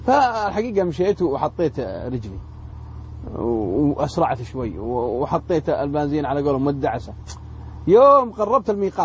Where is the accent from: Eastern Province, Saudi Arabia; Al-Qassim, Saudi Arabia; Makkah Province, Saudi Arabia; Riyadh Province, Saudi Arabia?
Al-Qassim, Saudi Arabia; Unaizah; من عنيزة المكة ديرتنا عنيزة في القصيم حوالي 800 كيلو